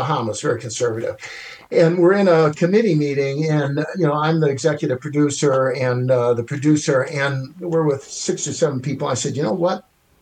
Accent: Chicago, Illinois, United States; Well, you know, I grew up on the South Side, tough streets, 47th and Ellis going to school.

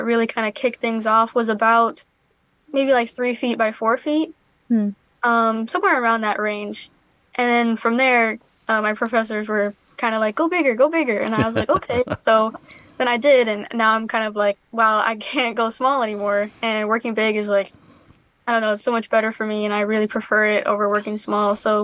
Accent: Lake Station, Indiana, United States; I was born and raised in Lake Station, Indiana, so very close to where IUN's campus is.

